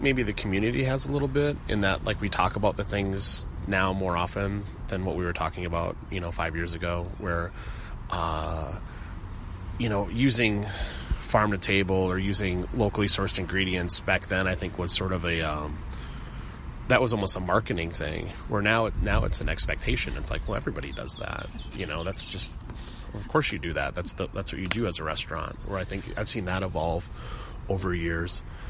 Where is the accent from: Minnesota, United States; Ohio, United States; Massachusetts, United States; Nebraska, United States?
Minnesota, United States; Minneapolis; now in Indianapolis, United States; Yeah, I'm from Minneapolis originally